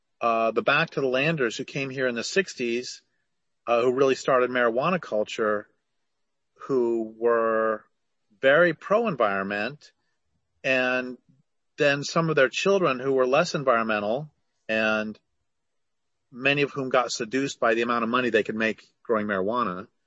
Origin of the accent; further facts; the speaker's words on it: Boulder, Colorado, United States; also born or lived in Nevada / Idaho; I grew up in much of the rural West, I grew up in just outside of Boulder, Colorado, which was very liberal, but I was just outside.